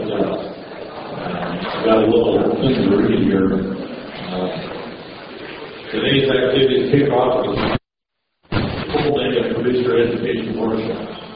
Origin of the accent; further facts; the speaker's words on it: Iowa, United States; I'm from Iowa.